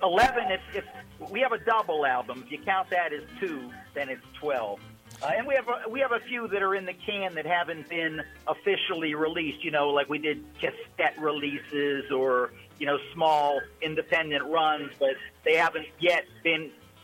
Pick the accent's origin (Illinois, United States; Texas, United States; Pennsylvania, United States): Pennsylvania, United States; You know, I'm from the Mon Valley. You know, my family is.